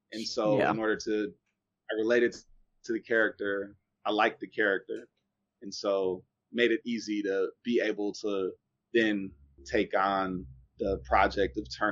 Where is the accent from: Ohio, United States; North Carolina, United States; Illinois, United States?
Illinois, United States; Because I'm from the suburbs of Chicago